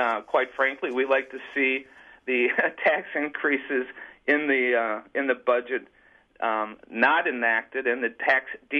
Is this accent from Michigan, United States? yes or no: no; Weyauwega, Wisconsin, United States; Dean, I grew up in Wauwega, Wisconsin